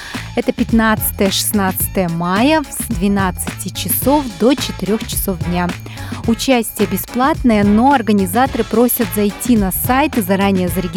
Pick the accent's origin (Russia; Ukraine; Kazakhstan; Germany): Ukraine; Я хочу передать плодородие земли Украины, откуда я родом.